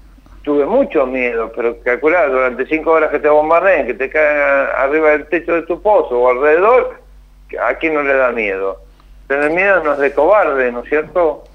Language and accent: Spanish; Corral de Bustos, Córdoba, Argentina; now in Chañar Ladeado, Argentina; Soy oriunda de Corral de Bustos, que es provincia de Córdoba, o sea, al sureste de la provincia de Córdoba